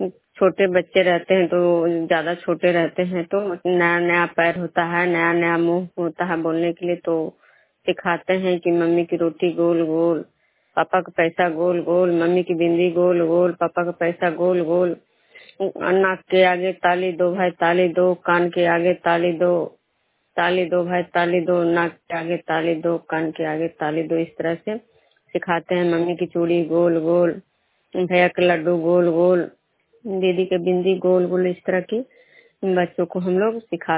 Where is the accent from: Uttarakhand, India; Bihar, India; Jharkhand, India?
Bihar, India; Vishnupur; मैं विष्णुपुर ग्राम खुदरा पंचायत नालंदा जिला नगर नवसा प्रखंड के निवासी हूँ।